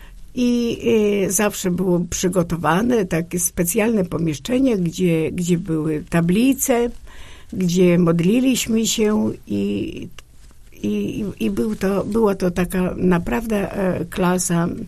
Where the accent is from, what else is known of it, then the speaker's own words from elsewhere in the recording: Podlaskie Voivodeship, Poland; ja jestem wielką szczęściarą, bo urodziłem się na skraju Puszczy Białowieskiej, gdzie duchownym był niezwykły i jest teraz ojciec mitrat Mikołaj Szabelan, gdzie szkoła była położona tuż obok cerkwi